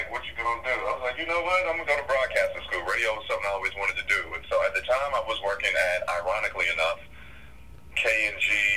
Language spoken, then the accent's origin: English; Dayton, Ohio, United States; moved away as an adult; I'm from Dayton, Ohio.